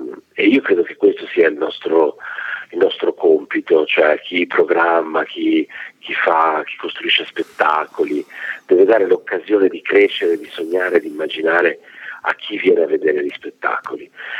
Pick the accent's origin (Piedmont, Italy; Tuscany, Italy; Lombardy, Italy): Lombardy, Italy; Varese; Io andavo a teatro, io sono nato a Varese, andavo a Varese a teatro con la mia nonna